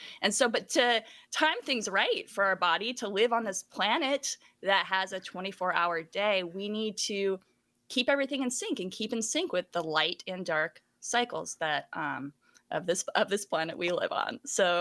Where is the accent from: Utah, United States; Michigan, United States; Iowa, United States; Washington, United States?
Washington, United States; Seattle; But I'd moved back to Seattle and I had visited this locker room of the Seattle Mariners, my hometown baseball team